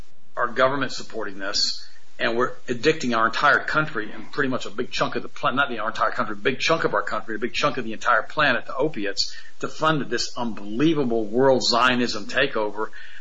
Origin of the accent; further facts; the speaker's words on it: United States; So for me, it's very difficult as an American, as a patriot, to support the current administration